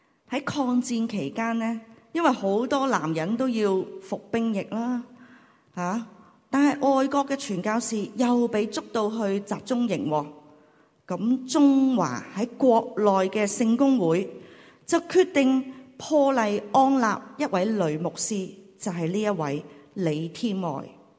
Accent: Hong Kong; 我们香港人呢，个个都懂饮食食懂谈

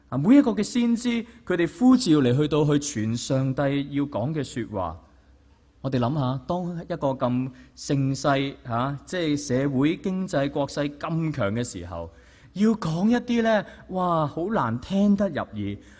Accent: China; 我们作为中国人都很记得这一幕的情景，

